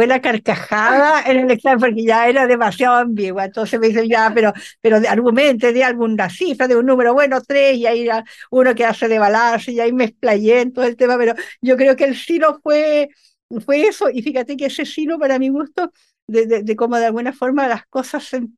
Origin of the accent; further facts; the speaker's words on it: Osorno, Los Lagos, Chile; así que me vine a mi terruño, feliz. Desde ahí estoy en Osorno.